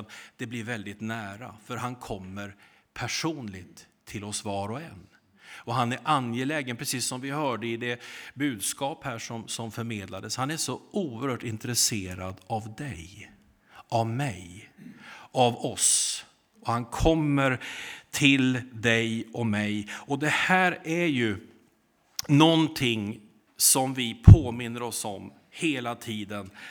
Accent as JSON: {"language": "Swedish", "town": "Degerfors", "region": "Örebro County", "country": "Sweden", "tie": "born or raised there", "said": "Tänk att jag är uppvuxen i Degerfors. Har ni varit där? Ja, ni behöver inte åka dit om inte ni måste. Men det är en liten ort i Värmland som tillhör Örebro län."}